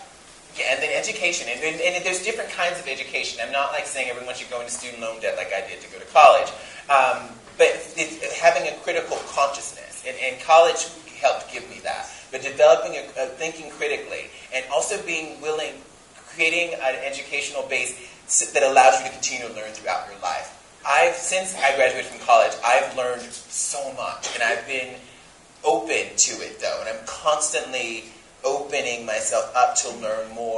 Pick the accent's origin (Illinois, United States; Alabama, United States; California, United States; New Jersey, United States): Alabama, United States; growing up in Alabama with a mother who grew up in the segregated South, my mother was made me very aware of racial politics, right? Particularly growing up in Alabama